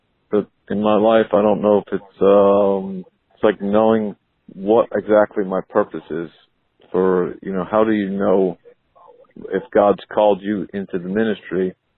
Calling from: Summerville, South Carolina, United States; I'm calling from Somerville, South Carolina.

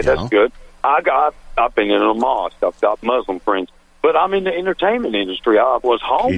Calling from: North Carolina, United States; Well, I'm calling you from North Carolina.

